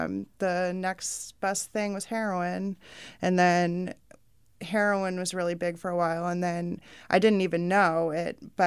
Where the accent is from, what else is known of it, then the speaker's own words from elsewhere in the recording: Rochester, United States; what are the chances that I'm from Rochester, and right in my hometown, there's a treatment facility opening up for pregnant women.